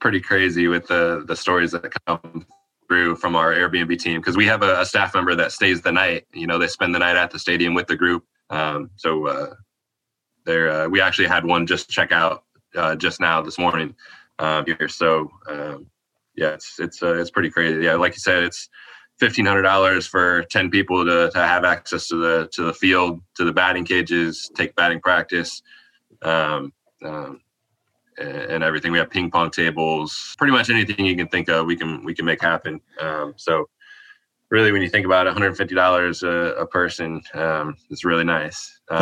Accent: Illinois, United States; I grew up in Illinois. Obviously, I was a huge Bulls fan when he was coming up.

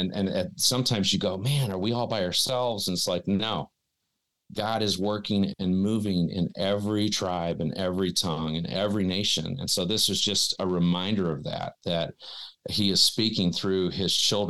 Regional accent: Detroit, Michigan, United States; But I'm from Michigan, grew up in Congo, and my dad was born out there.

